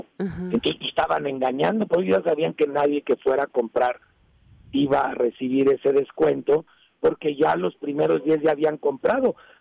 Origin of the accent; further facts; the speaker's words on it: Mexico; nos respeta como consumidores mexicanos